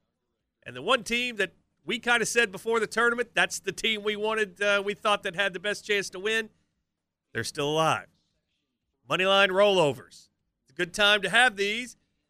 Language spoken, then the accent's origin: English; United States; Stories about growing up in Madison County and running our little bracket racket